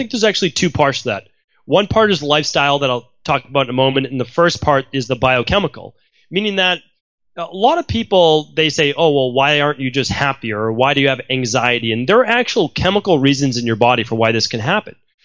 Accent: Medford, Massachusetts, United States; I mean, the truth is I grew up in Medford, Massachusetts.

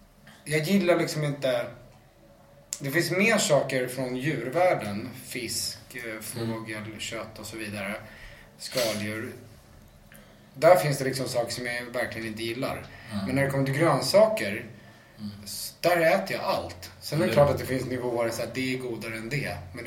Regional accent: Stockholm, Stockholm County, Sweden; also born or lived in Malmö; jag är faktiskt född på Malmö lasarett. Även om vi flyttade till Stockholm väldigt tidigt.

